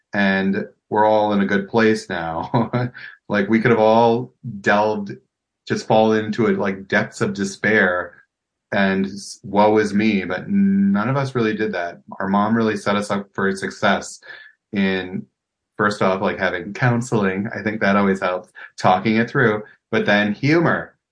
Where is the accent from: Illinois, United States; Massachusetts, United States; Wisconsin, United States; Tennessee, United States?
Wisconsin, United States; I grew up in Wisconsin, so we had this speech competition called Forensics.